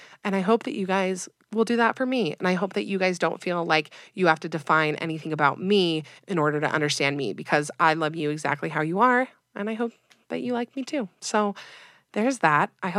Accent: Utah, United States; I'm from Utah, have lived here my whole life.

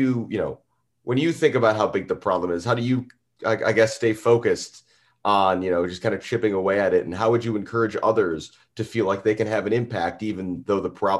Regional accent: Great Lakes, United States; taken for granted growing up around the Great Lakes, growing up in places where there was always easy access to fresh water.

